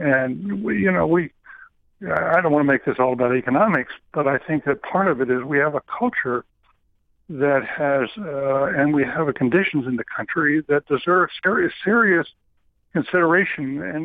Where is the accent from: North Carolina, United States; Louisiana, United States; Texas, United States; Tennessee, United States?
North Carolina, United States; Listen, I grew up in the white South, in the segregated South. I grew up in North Carolina, and we had the Klan there.